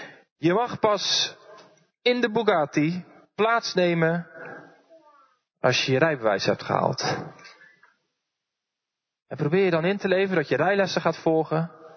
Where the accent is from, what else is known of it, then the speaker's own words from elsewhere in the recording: Dordrecht, South Holland, Netherlands; ik kom uit Dordrecht.